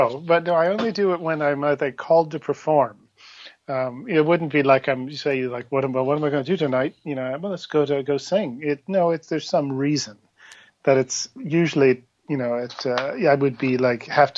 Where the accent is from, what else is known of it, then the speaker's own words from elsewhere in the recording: Virginia, United States; When I tell people I'm from Virginia, every time they say, "Oh, West Virginia."